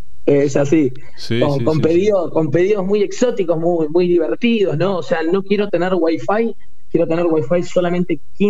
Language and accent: Spanish; Bahía Blanca, Buenos Aires Province, Argentina; Yo soy un ciudadano del mundo, básicamente. En realidad nací en Capital Federal, viví toda la vida en Bahía Blanca y durante los últimos 5 años he vivido por toda Argentina.